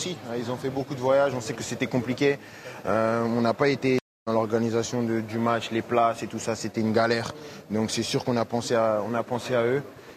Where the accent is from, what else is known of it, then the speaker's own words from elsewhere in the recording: Paris, Île-de-France, France; Moi qui ai grandi ici, donc c'est sûr que vivre des soirées comme ça en tant que Parisien, c'est grand.